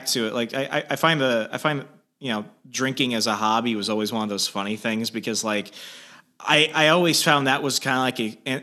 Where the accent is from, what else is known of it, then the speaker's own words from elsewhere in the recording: Virginia, United States; I grew up in Northern Virginia over the past 10 years.